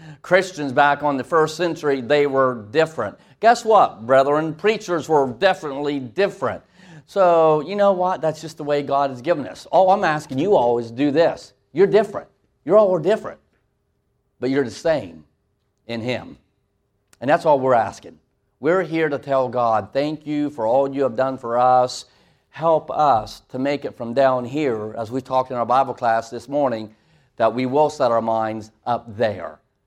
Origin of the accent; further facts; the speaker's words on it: Ohio, United States; also born or lived in Tennessee; And before there, I was in the beautiful land of Tennessee for 8 years. And I'm from Ohio.